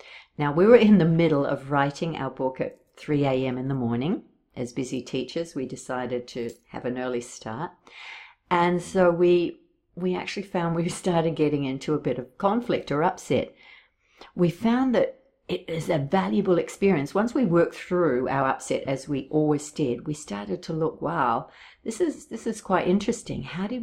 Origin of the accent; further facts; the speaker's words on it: Australia; now in Auckland, New Zealand; I hail from Australia, thus the accent. And I serve at the Hare Krishna School that we have here in Auckland.